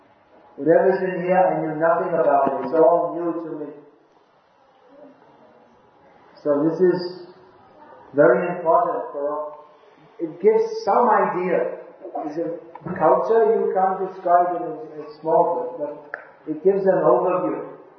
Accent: India; I'm from India, I know, you don't know.

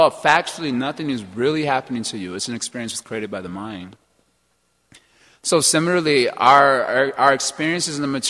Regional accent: Chicago, Illinois, United States; we're from Chicago, so we were wanting the Bulls to win.

